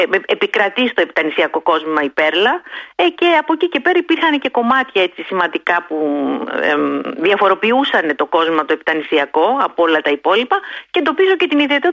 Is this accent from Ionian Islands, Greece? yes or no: yes; Lefkada, Ionian Islands, Greece; ξεκίνησα από τη Λευκάδα, από το νησί μου